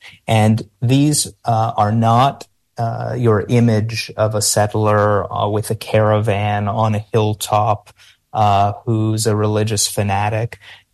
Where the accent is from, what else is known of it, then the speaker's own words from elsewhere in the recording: United States; now in Jerusalem; Yes, I, as an American living in Jerusalem, can go on all of the roads.